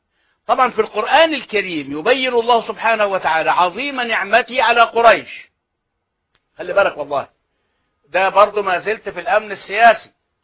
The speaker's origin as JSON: {"language": "Arabic", "town": "Mit Antar", "region": "Dakahlia", "country": "Egypt", "tie": "born or raised there", "said": "أنا والله لازلت أذكر وأنا طفل في في الخمسينات، في أوائل الخمسينات، في قريتنا ميت عنتر بينها وبين المنصورة نهر النيل،"}